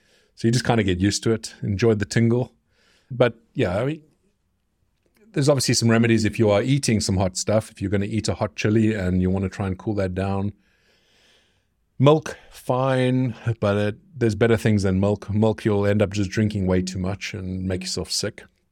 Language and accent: English; South Africa; I'm South African, so barbecues or braaiing, what we call a barbecue, that's like our life.